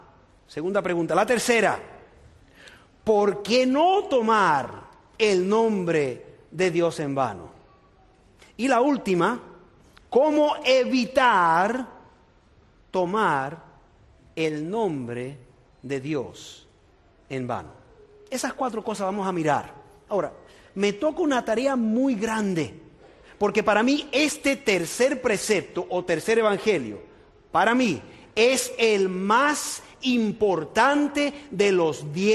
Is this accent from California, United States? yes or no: no; New York, United States; yo me crié en Nueva York y allá pues teníamos otro dicho